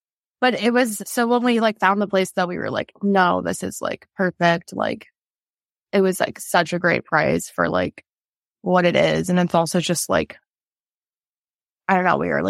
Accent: Midwest, United States; now in Duluth, United States; And then I'm from the Midwest and like, I was like, I love Northern Minnesota growing up.

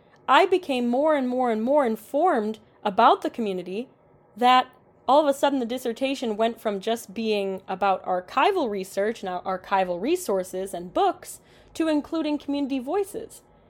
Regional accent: Dearborn, Michigan, United States; That's a term I didn't have when I was growing up in Michigan. I grew up in Dearborn, Michigan.

